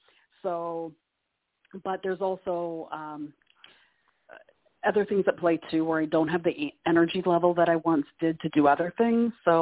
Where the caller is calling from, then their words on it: Canada; from Canada.